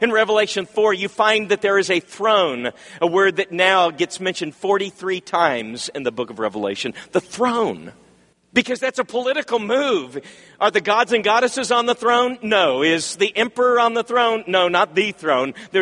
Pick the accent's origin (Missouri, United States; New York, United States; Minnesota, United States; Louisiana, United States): Missouri, United States; Neosho; born there; also born or lived in Austin, United States; right after I was born in Neosho, first child, we went down to Austin, Texas, where mom and dad finished their degrees. I was a campus baby.